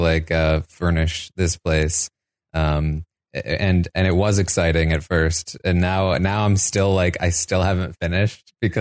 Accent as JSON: {"language": "English", "region": "Maine", "country": "United States", "tie": "born or raised there", "also_born_or_lived": "Boston", "lives_now": "San Diego, United States", "said": "I grew up in Maine. Mm-hmm. And then I lived in Boston for a while cause I went to college there. I just moved to San Diego."}